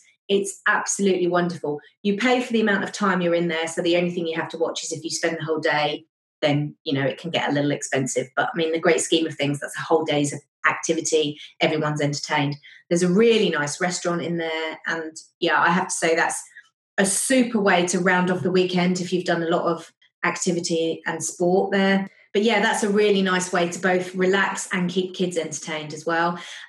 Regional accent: United Kingdom; Being British, I'm not very keen on this.

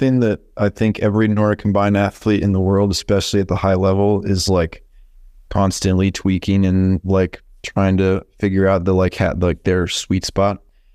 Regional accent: Steamboat Springs, Colorado, United States; So as I was actually born and raised in Steamboat. So like most kids born and raised in Steamboat, I started skiing in the backyard pretty young.

